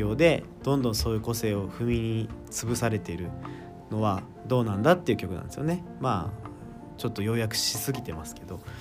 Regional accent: Kawasaki, Kanagawa, Japan; 僕地元の川崎なんですけど

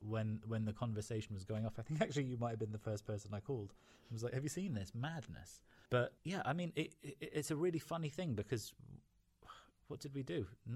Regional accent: London, United Kingdom; also born or lived in United States; So I'm Lebanese originally, born and raised in London, but... You know, I am an Arab. Both my parents were Lebanese, moved here during the Civil War. My dad was Muslim, my mum Christian. I actually lived in the States during 9/11

